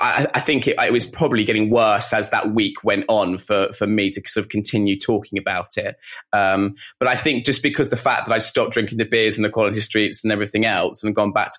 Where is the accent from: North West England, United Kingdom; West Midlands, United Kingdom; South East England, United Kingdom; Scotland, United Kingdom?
South East England, United Kingdom; now in London, United Kingdom; I'm originally from Kent, and I've been living in London, probably just over 10 years, maybe even 12 years now.